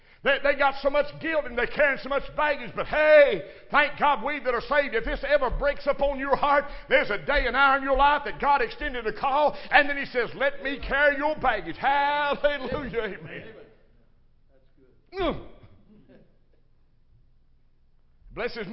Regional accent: Crab Orchard, Kentucky, United States; born and raised in Crab Orchard, Kentucky, a hoodlum.

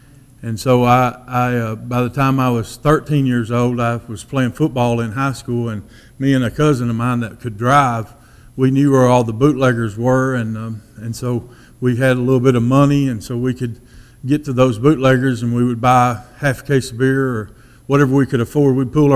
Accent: Somerset, Kentucky, United States; born there; '73, I was born in Somerset, Kentucky, and my mom and dad, they never went to church.

